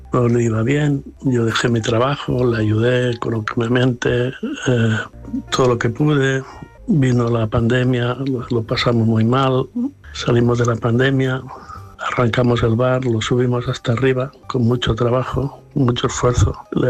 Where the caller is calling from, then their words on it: Barcelona, Catalonia, Spain; de Barcelona. Yo hace 2016 conocí a una chica, una mujer